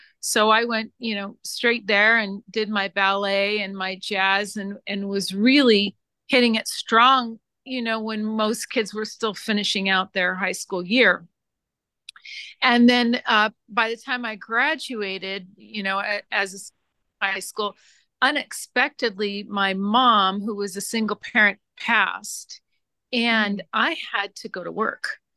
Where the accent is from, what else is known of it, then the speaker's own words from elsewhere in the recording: Las Vegas, Nevada, United States; I grew up in Las Vegas, and we had programs here where you could actually get a lot of your credits out of the way before your senior year